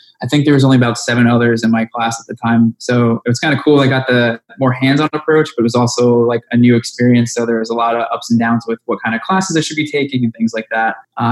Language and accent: English; Bethlehem, Pennsylvania, United States; Yeah, so I'm from Bethlehem, Pennsylvania. It's about an hour north of Philadelphia, and I've lived here and grew up my whole life.